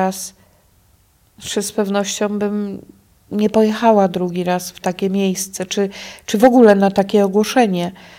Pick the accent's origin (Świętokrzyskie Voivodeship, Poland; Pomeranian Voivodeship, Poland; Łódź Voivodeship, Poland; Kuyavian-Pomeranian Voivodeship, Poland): Świętokrzyskie Voivodeship, Poland; ty jesteś Polka? Ja mówię, że tak, Polka. Ale jak to się stało, że ty tu jesteś na tym polu? No a skąd jesteś, a co? Jak jej powiedziałam, że z Ortanowy, to ona po prostu uklękła przede mną i a z Polski, a co? Ja mówię, że no świętokrzyskie.